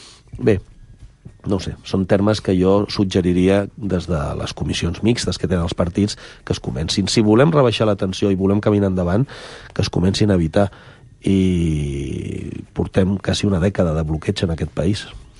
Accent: Catalonia, Spain; I aquí sí que em poso com en primera persona, com a català.

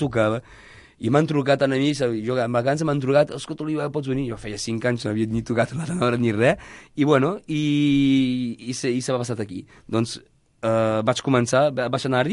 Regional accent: Sant Llorenç de Cerdans, Occitania, France; born or raised there; also born or lived in Perpignan

